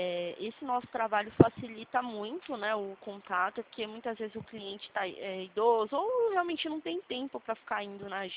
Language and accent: Portuguese; São Paulo, Brazil; Eu sou paulista mesmo.